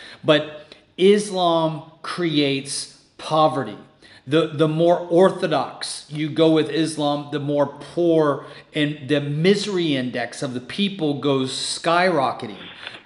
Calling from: Dubai, United Arab Emirates; right now I'm in Dubai. I'm calling you from Dubai.

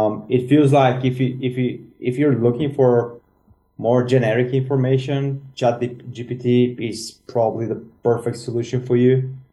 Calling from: Sofia, Sofia City, Bulgaria; I'm calling from Sofia, Bulgaria.

